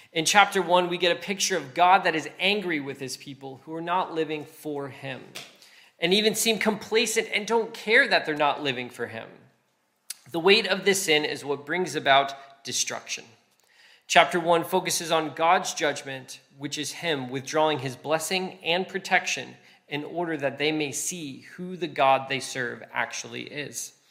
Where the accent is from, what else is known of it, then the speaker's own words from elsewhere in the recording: United States; moved away as an adult; now in Liverpool, United Kingdom; I am American, but I've been here 5 years.